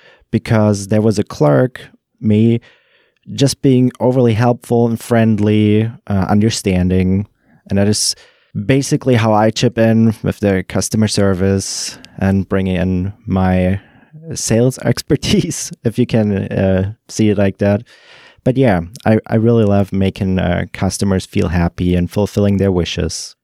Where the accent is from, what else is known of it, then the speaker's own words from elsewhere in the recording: Germany; moved away as an adult; I'm actually, I immigrated from Germany.